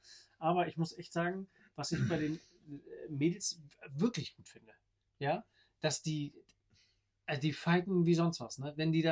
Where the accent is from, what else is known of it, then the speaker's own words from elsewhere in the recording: Hamburg, Germany; Als Hamburger, meine Güte